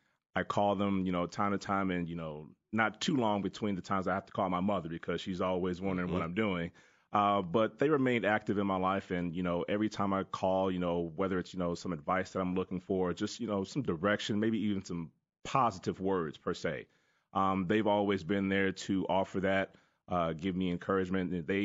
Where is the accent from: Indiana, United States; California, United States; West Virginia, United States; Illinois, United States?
Illinois, United States; Chicago; From Chicago.